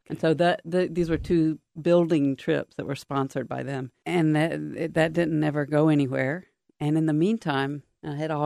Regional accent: Japan; because I grew up in Japan

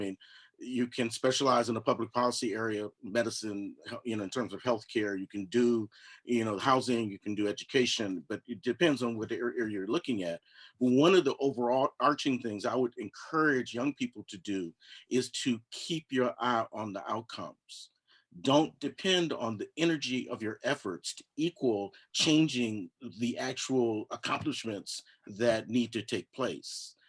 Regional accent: Los Angeles, California, United States; because I grew up out in Los Angeles.

